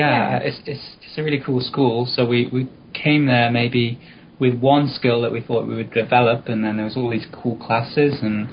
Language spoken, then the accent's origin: English; Warwick, West Midlands, United Kingdom; I'm from a town called Warwick, which is it's a very charming English town with a big castle in the middle, 1,000 years old, and lots of old buildings.